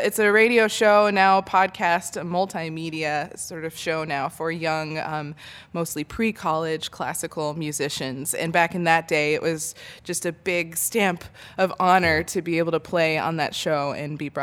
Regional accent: Richmond, Virginia, United States; Yeah, and there wasn't tons of classical music in my hometown of Richmond

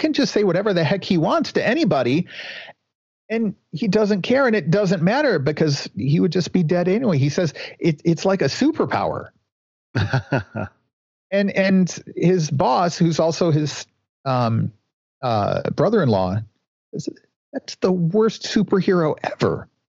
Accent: Washington, District of Columbia, United States; I grew up near the Beltway in D.C., and if I want to watch cars drive around in a circle all day, I could just go commute to work, you know.

